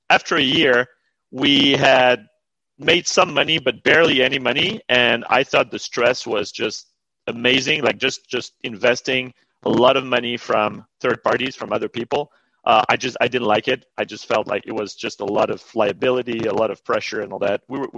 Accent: Montreal, Quebec, Canada; I'm originally from Montreal, from Canada. Was born, grew up in Montreal. Both my parents are European, so they're both immigrants in Canada. They're both Canadian now. They've been there for like more than 50 years.

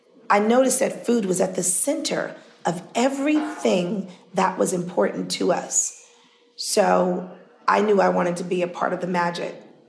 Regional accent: Harlem, New York, United States; Well, growing up in Harlem, every summer

